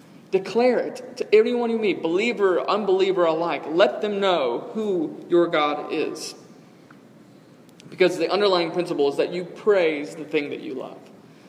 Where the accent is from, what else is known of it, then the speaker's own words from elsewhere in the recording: Texas, United States; also born or lived in Nashville; I transferred from Dallas Baptist University, so I grew up in Texas, transferred to Belmont University in Nashville